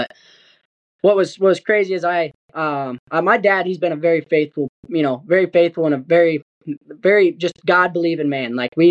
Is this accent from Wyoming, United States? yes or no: yes; Gillette, Wyoming, United States; New Year's Eve Buck and Ball in Gillette, Wyoming. That's my hometown.